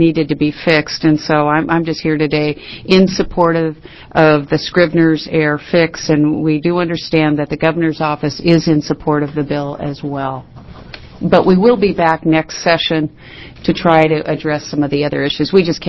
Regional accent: Redmond, Oregon, United States; I'm from Redmond, Oregon.

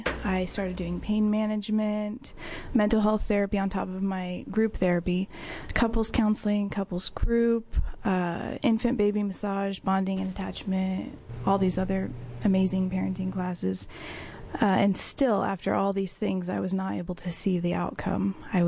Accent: Medford, Oregon, United States; I'm from Medford, Oregon.

